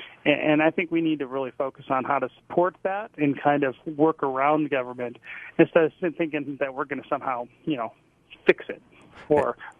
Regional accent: Detroit, Michigan, United States; also born or lived in Denver; now in Salt Lake City, United States; I was born and raised in Detroit. I lived in Denver for 11 years, and I moved back to Utah 4 months ago. So I live in Salt Lake City now.

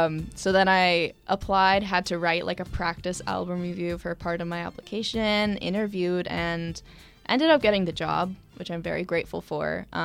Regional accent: Farmington, United States; my friends and I from Farmington High School, which my hometown, we competed in our talent show 2 years in a row

